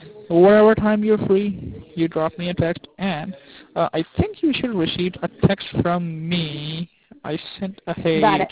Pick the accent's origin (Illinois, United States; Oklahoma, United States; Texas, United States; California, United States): Illinois, United States; Rockford; now in New York, United States; I'm from Rockford, Illinois. So Rockford is a very, you know, nice, quiet place.